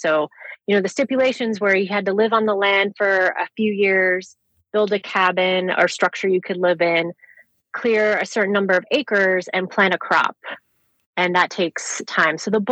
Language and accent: English; Fairbanks, Alaska, United States; born there; Yes, I was born in Fairbanks, and my parents grew up in Anchorage